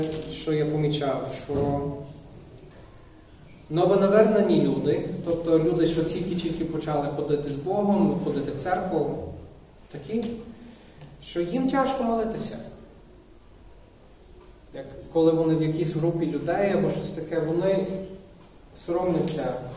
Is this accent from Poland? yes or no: no; United States; Ukrainian is a second language; я місіонер з Америки, тому якщо є помилки або щось там таке дивне з моєю вимовою, це причина, я американець.